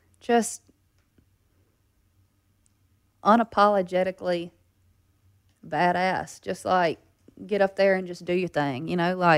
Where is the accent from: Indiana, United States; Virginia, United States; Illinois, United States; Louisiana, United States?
Louisiana, United States; Baskin; I'm from Baskin, like, I can do this thing too.